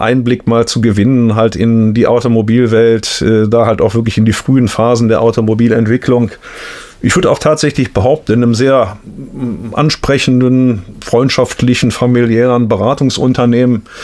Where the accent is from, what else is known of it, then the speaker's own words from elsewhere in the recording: Aachen, North Rhine-Westphalia, Germany; Also ich bin Aachener. Ja, so. Okay, und ich bin irgendwann zum Studium hier hin und hier geblieben. und das ist jetzt halt meine Heimat hier.